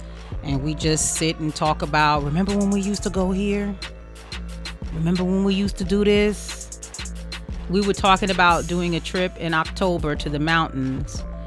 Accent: Atlanta, Georgia, United States; I'm excited to be partnering with Clark Atlanta University at my hometown, Atlanta.

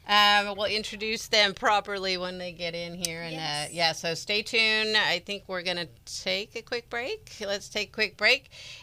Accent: California, United States; But I grew up in Marin County, and I've dragged my kids along every year to the fair.

